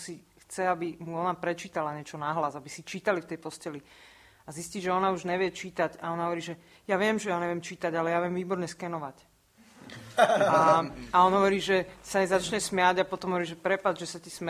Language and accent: Slovak; Bratislava, Bratislava Region, Slovakia; Ja som z Bratislavy, ale môj tatko sa narodil v Žiline